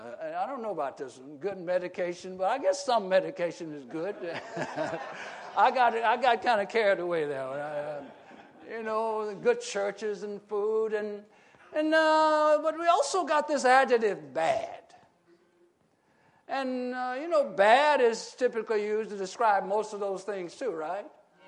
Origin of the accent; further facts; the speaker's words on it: Arkansas, United States; I'm from Arkansas, so you know my dad taught me how to work on cars and all of that.